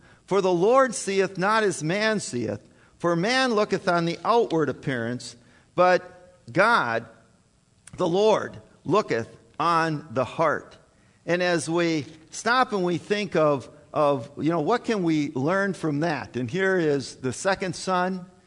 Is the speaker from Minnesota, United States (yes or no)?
yes; Minnesota, United States; I can remember, you know, when I grew up on the Iron Range, there was a person who said this.